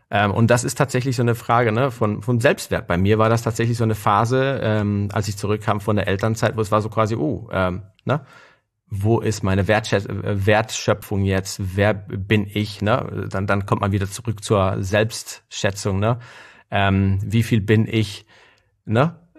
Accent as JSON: {"language": "German", "country": "Guatemala", "tie": "born or raised there", "said": "Es ist meine Guatemala, ich bin in Guatemala aufgewachsen."}